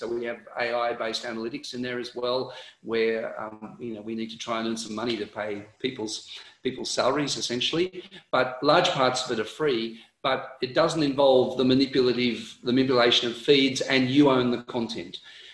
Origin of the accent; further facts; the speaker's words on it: Australia; now in United States; I'm in the US at the moment, but I'm an Australian citizen.